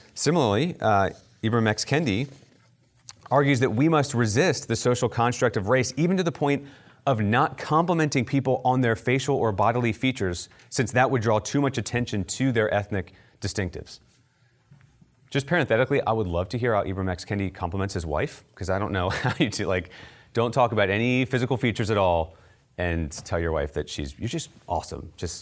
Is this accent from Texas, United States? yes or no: no; Maryland, United States; But when someone asks me where I grew up and I say I grew up outside of Baltimore